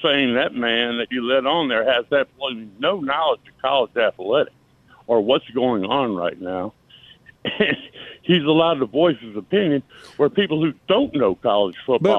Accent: South Miami, Florida, United States; I'm from South Miami.

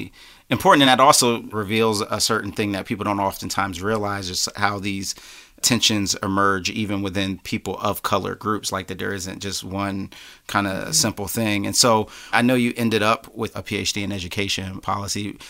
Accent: Philadelphia, Pennsylvania, United States; I heard of gangs growing up in Philly and knew of them

